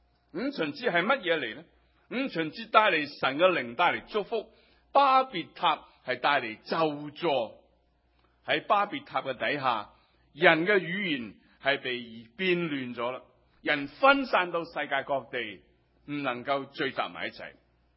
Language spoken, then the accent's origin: Chinese; Hong Kong; 对我们香港人或者是我们成长的在教会里面长大，大部分都是很少喝酒